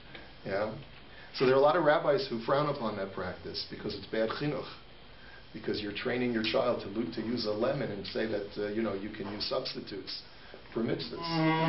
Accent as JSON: {"language": "English", "region": "California", "country": "United States", "said": "because I'm from California"}